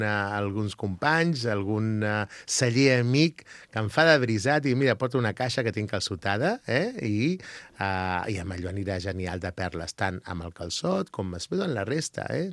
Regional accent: Lleida, Catalonia, Spain; com som gent de Lleida, doncs al final agafem un costet de Segre

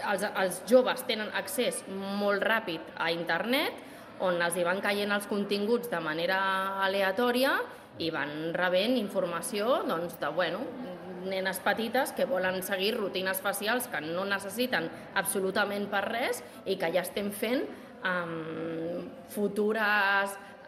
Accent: Can Trabal, Catalonia, Spain; Jo que sóc de Can Trabal, doncs que estigui en compte Can Trabal

